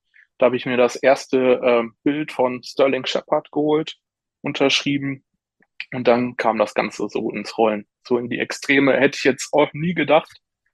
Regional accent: Paderborn, North Rhine-Westphalia, Germany; Nee, ich komme aus Paderborn, aus Ostwestfalen.

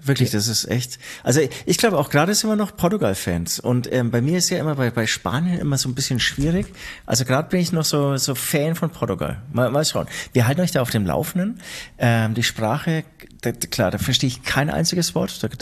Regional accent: Baden-Württemberg, Germany; Aus einem schwäbischen Haus.

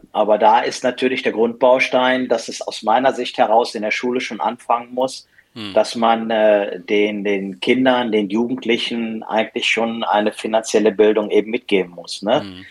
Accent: Cologne, North Rhine-Westphalia, Germany; born there; Ich glaube, da kommt man so als gebürtiger Kölner nicht ganz drum herum.

